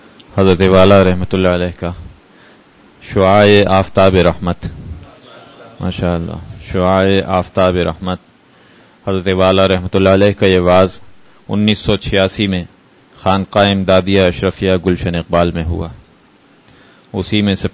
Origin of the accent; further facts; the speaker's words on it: Uttar Pradesh, India; میرا گاؤں ضلع پرتاپ گڑھ شہر سے 18 میل دور بالکل چھوٹا سا گاؤں ہے۔ میں اتنا دیہاتی ہوں کہ میری بولی پر میرے ساتھ کے شہر والے لڑکے ہنستے تھے،